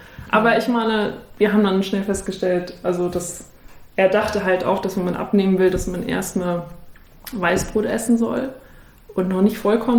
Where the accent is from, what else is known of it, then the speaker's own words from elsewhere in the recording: Lower Saxony, Germany; Ursprünglich komme ich ja aus Niedersachsen.